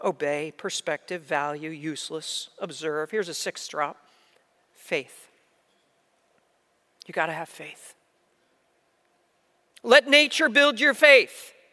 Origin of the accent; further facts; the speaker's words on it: New Jersey, United States; Now, I grew up in South Jersey. I grew up on the beach. I know what sand is.